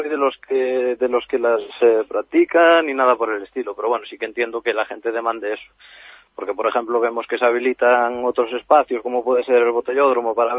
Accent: Pontevedra, Galicia, Spain; yo porque soy de aquí de Pontevedra

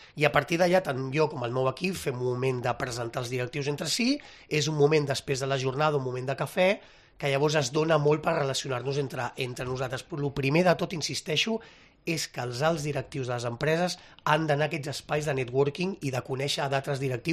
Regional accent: Barcelona, Catalonia, Spain; born there; jo sóc nascut a Barcelona, sóc català

